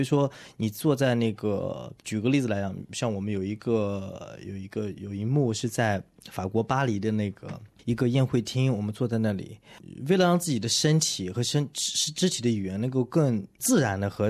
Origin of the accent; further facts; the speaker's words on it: China; born there; 因为我是出生在中国嘛，因为我的原来的工作大部分都在中国